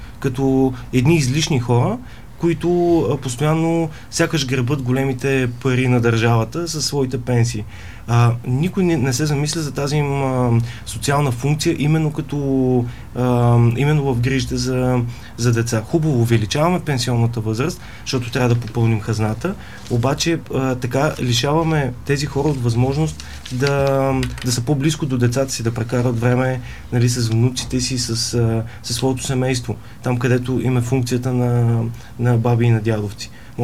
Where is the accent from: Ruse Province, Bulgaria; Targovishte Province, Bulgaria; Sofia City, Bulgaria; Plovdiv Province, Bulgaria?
Targovishte Province, Bulgaria; Targovishte; Аз съм родом от Търговище